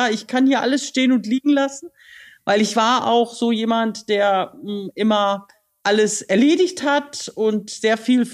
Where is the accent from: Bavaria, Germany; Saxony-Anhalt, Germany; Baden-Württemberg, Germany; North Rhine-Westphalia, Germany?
North Rhine-Westphalia, Germany; Balve; born there; ich bin aber waschechte Westfälin, geboren im Sauerland, in Balve im Sauerland und bin dort zur Schule gegangen in Arnsberg, habe dann in Münster Jura studiert und auch ein Semester BWL, habe in Bielefeld promoviert